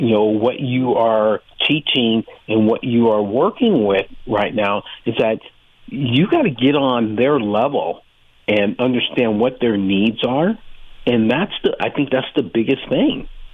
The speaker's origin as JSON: {"language": "English", "town": "San Jose", "region": "California", "country": "United States", "tie": "born or raised there", "also_born_or_lived": "Oakland / Richmond", "said": "back in the early 70s, where I grew up in San Jose, Oakland, Richmond area"}